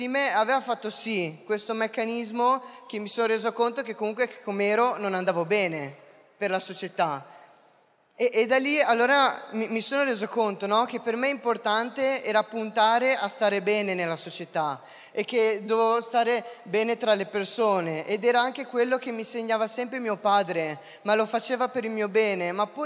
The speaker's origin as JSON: {"language": "Italian", "town": "Cesenatico", "region": "Emilia-Romagna", "country": "Italy", "said": "io poi sono di Cesenatico, quindi sono al mare"}